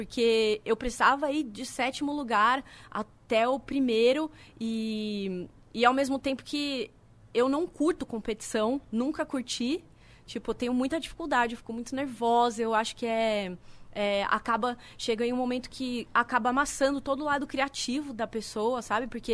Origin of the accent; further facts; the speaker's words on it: Santos, São Paulo, Brazil; also born or lived in ABC; eu morava na ABC, né, eu sou de Santos, mas eu morava na ABC.